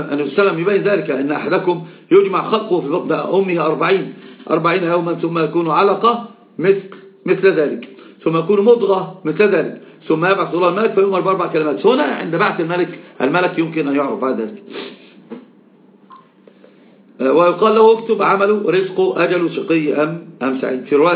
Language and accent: Arabic; Upper Egypt, Egypt; يعني أنا صعيدي